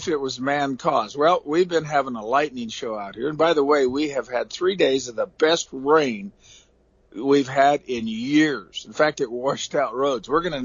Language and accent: English; Oregon, United States; You know, where I grew up in Southeast Oregon, very, very on the edge of the timber.